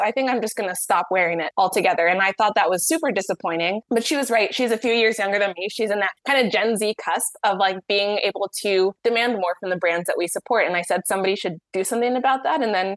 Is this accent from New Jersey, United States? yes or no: no; Dayton, Ohio, United States; So growing up, I grew up in Dayton, Ohio. My mom is Jamaican. My dad is, I like to call him, like, was regular black. So kind of this multicultural kid in this very white suburb.